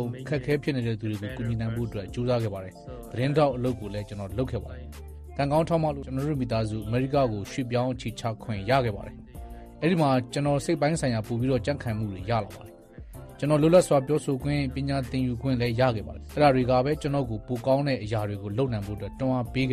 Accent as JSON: {"language": "Burmese", "town": "Maungdaw", "region": "Rakhine State", "country": "Myanmar", "tie": "born there", "said": "ကျွန်တော်ကမောင်နှောမှာမွေးတာပါကျွန်တော်မွေးခဲ့တဲ့လူမှုပတ်ဝန်းကျင်ကအိုးမဲအိမ်မဲနဲ့နေရွှန့်ကွာထွက်ပြေးရတဲ့အခြေအနေတွေလူမျိုးတုံးတပ်ဖြတ်မှုကိုကျင်းပများစွာခံခဲ့ရတဲ့ပတ်ဝန်းကျင်ပေါ့"}